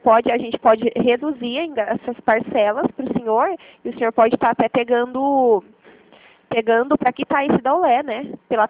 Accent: Limeira, São Paulo, Brazil; Somos aqui de Limeira, do interior

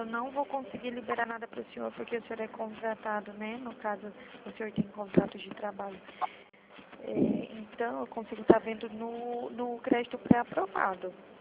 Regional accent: Dourados, Mato Grosso do Sul, Brazil; sou do Mato Grosso do Sul, Dourados.

